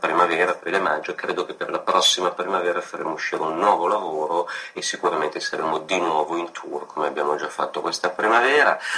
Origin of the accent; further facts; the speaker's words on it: Basque Country, Spain; Italian is a second language; se volevo parlare delle mie radici eccetera, dei temi legati alla mia terra, ai paesi baschi